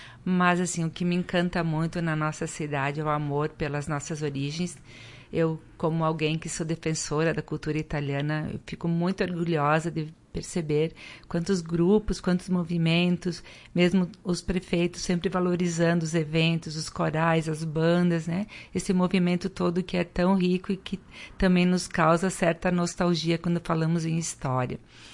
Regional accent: Marau, Rio Grande do Sul, Brazil; Bem, eu sou natural de Marau e eu tenho assim um orgulho de ser marauense

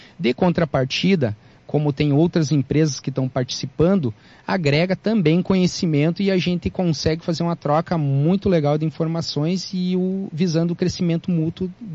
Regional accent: Rio Grande do Sul, Brazil; Venho da Serra Gaúcha

